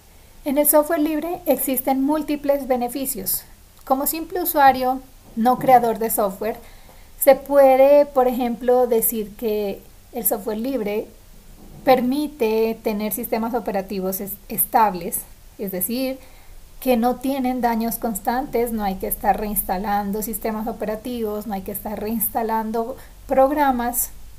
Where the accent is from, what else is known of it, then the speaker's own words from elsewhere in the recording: Colombia; soy colombiana.